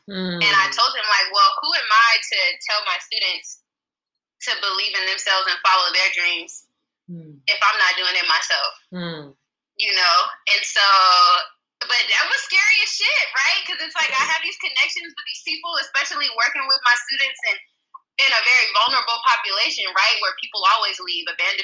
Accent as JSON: {"language": "English", "region": "California", "country": "United States", "said": "I'm like, I'm from California, you know, like, because, you know, in the States"}